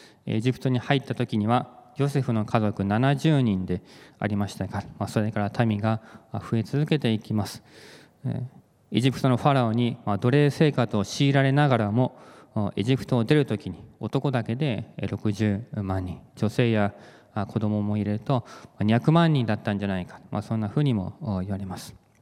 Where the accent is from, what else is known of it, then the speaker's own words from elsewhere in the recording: Yokosuka, Kanagawa, Japan; now in Ibaraki, Japan; 私の実家は横須賀にあります。三浦半島の山と海に囲まれた環境で小さい頃から育ってきました。山があってトンネルがあって海があって潮の香りがして、そんな環境でしたので、5年前にこちらの茨城に来てです